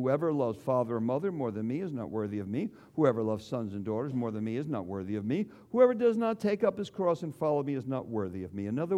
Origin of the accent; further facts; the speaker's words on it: East Coast, United States; I was raised on the East Coast, and 40, 50 years ago, you had to have a tie and a jacket in church.